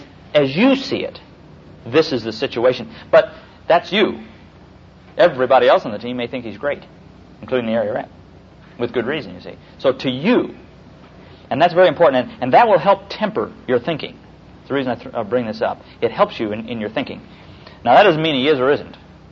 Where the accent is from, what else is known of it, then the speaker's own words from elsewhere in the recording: Midwest, United States; I was raised up in the Midwest where it was a sleeping bag and a hardwood floor.